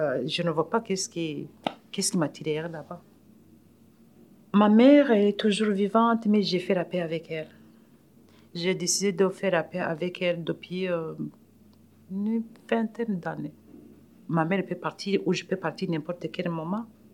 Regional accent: Burundi; accent: African; now in Canada; Moi, je garde mon accent quand même un peu africain. Je n'aimerais pas que mes enfants aillent vivre au Burundi si j'ai le pouvoir

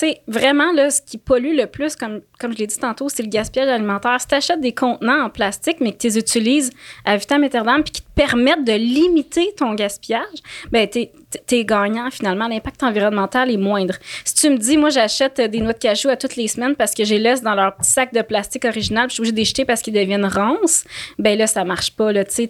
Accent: Quebec City, Quebec, Canada; T'sais, chez nous, à Québec, j'ai pas le compost.

